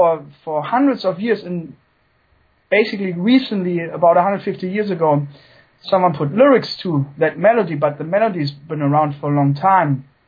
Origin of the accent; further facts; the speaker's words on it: Germany; also born or lived in Sweden; I was born in Sweden, raised in Germany. And I would say my native background is Scandinavian.